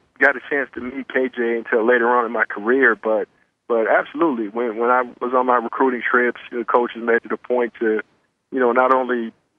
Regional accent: Sacramento, California, United States; I'm from Sacramento. My mom and my dad and my family, all my friends got a chance to come see me play.

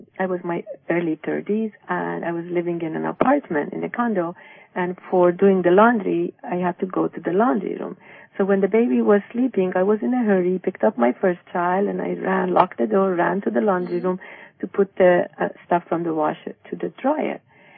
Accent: Iran; I grew up in Iran, and I was born Muslim

